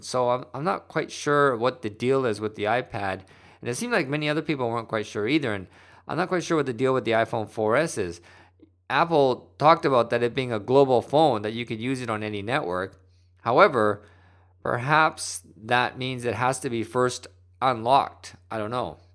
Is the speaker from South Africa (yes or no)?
no; Vancouver, British Columbia, Canada; now in Japan; who actually lived in my hometown of Vancouver